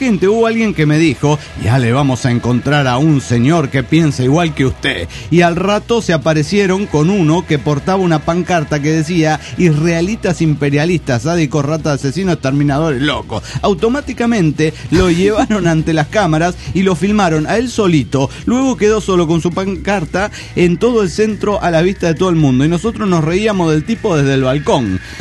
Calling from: Tultepec, State of Mexico, Mexico; de Tultepec, Estado de México.

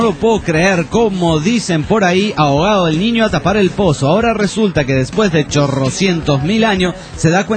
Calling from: Tarija, Bolivia; de Tarija, Bolivia. Yo quería felicitarlos

